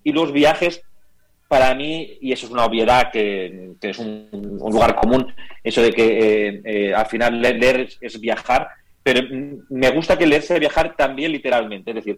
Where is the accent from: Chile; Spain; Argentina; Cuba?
Spain; Por eso yo soy español y apenas publico literatura española, porque lo que pasa aquí ya lo sé.